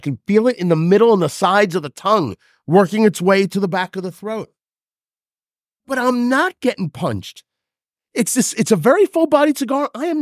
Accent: New Jersey, United States; also born or lived in Brooklyn; I was born in Brooklyn and I grew up in Jersey.

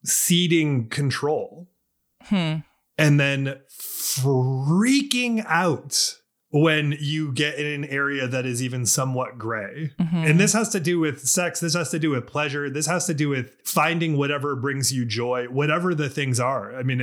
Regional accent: Maine, United States; I grew up in Maine and there was a Cruising Panic in Maine.

